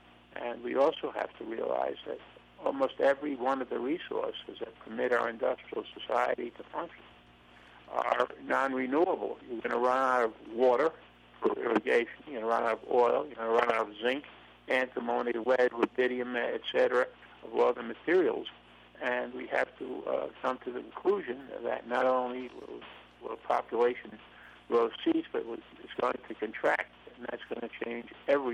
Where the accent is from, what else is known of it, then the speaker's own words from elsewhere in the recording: Brooklyn, New York, United States; Well, I grew up in Brooklyn, New York. I came from an upper-middle-class family.